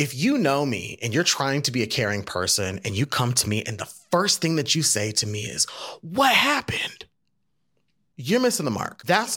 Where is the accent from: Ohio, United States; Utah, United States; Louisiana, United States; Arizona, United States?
Arizona, United States; Phoenix; now in Chicago, United States; Started off in my hometown of Phoenix. Shout out to Phoenix. Then syndicated to Los Angeles. And then got to move to where I now reside, the city of Chicago.